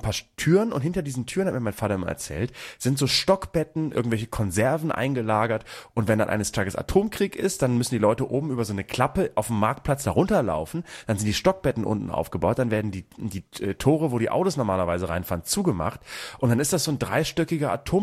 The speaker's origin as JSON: {"language": "German", "region": "Bremen", "country": "Germany", "tie": "born or raised there", "said": "Aber ich komme aus Bremen und da das wirklich, die prägen das Stadtbild."}